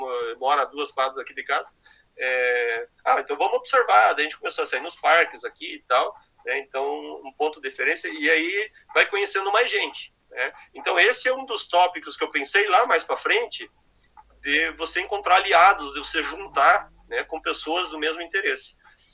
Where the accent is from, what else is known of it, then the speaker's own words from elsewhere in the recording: Curitiba, Paraná, Brazil; E daí eu falei, ó, legal, eu sou lá de Curitiba. Ele falou, ah, eu também. Ah, mas eu sou lá do Boqueirão.